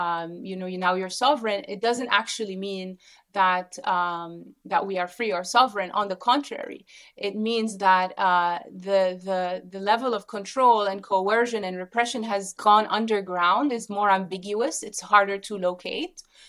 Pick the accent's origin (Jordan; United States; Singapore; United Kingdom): Jordan; Even I grew up in, I grew up in Jordan. It's a police state.